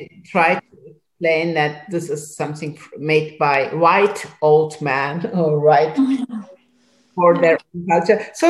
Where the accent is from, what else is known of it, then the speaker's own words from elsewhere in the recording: Turkey; I know that from Turkey very well, because I'm from Turkey.